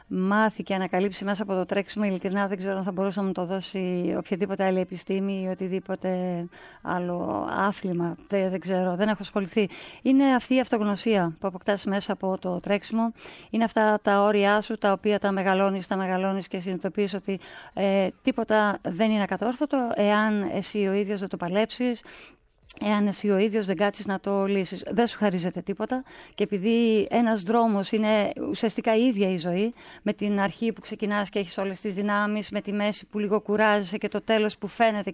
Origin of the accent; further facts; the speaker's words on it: Western Macedonia, Greece; Όταν λοιπόν εγώ έχανα το λεωφορείο για το χωριό μου, το αστικό, έπαιρνα το αστικό του προηγούμενου χωριού, του Κομάνου.